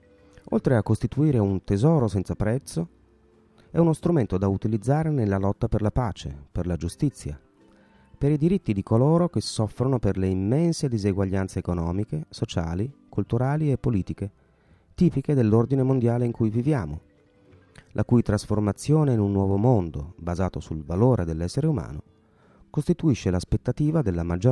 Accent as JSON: {"language": "Italian", "country": "Guatemala", "said": "Forse proprio perché tra tutti i paesi dell'America Latina è proprio in Guat"}